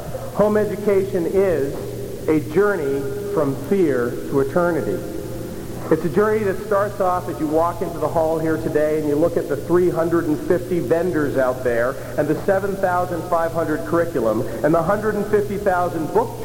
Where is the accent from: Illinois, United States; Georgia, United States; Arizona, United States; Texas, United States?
Texas, United States; San Antonio; I come from San Antonio, Texas, and I'm part of a work called the Vision Forum.